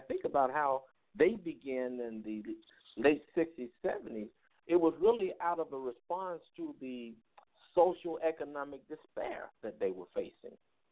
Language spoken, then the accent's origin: English; Chicago, Illinois, United States; I think about growing up in Chicago myself